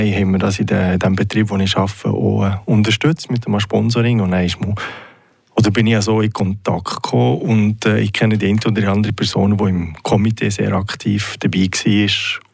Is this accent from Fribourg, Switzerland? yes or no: yes; Fribourg, Switzerland; Also als Freiburger kommt man vorhin nicht darum